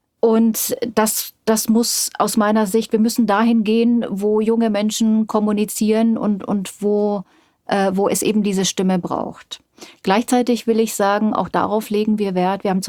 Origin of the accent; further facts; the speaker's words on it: Bavaria, Germany; ich bin in Bayern groß geworden